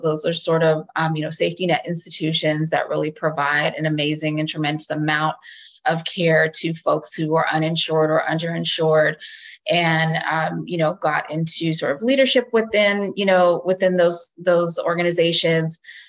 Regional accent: Oakland, California, United States; I was born and raised in Oakland, and I went to Oakland Public Schools and went on to college

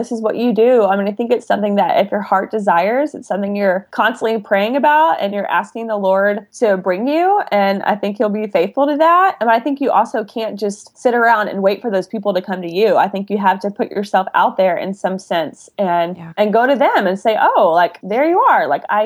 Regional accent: Waco, Texas, United States; I went to Baylor and I grew up in Waco.

